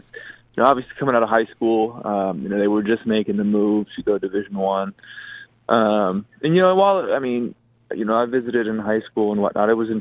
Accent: Arizona, United States; And obviously it was extremely intriguing to come back home and represent Arizona, my home state.

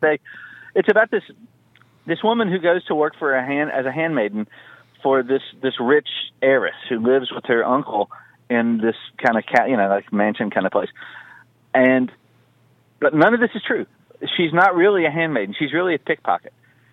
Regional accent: the South, United States; I'm from the South.

